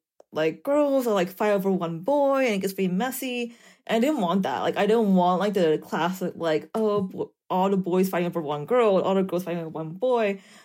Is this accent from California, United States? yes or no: no; Texas, United States; I grew up Catholic. I grew up in Texas, and I grew up in a very traditional Korean immigrant household.